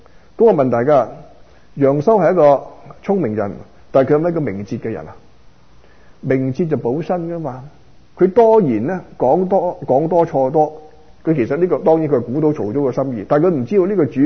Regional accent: Guangdong, China; 我哋廣東人好多俗語非常之好啊

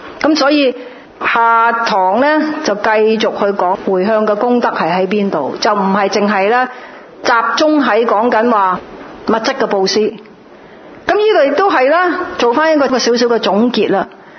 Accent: Guangdong, China; 我哋广东人讲咧个 quota 完晒啦

